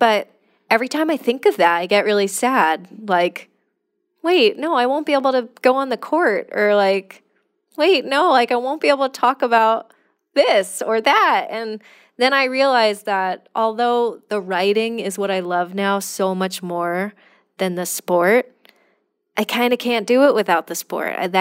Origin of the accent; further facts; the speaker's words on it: California, United States; because I'm from California.